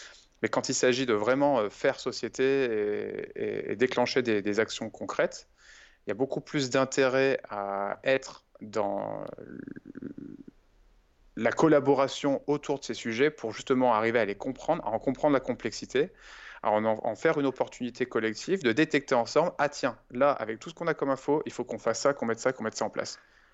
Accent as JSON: {"language": "French", "town": "Lyon", "region": "Auvergne-Rhône-Alpes", "country": "France", "said": "Moi, en tant que Lyonnais habitant dans le 5e arrondissement"}